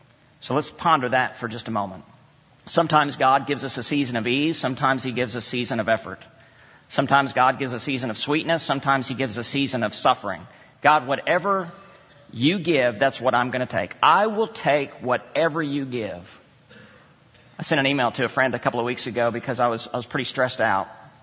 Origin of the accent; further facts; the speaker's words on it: San Angelo, Texas, United States; my hometown, San Angelo, Texas, if you ever go there, sorry about that.